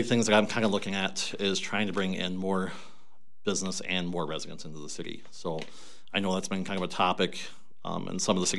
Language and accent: English; Viroqua, Wisconsin, United States; also born or lived in Milwaukee; So I've lived in the Viroqua area for quite some time now. So originally I was born in Milwaukee back in 1995. So moved to the Viroqua area with my mother when I was in fourth grade and graduated high school here in 2013.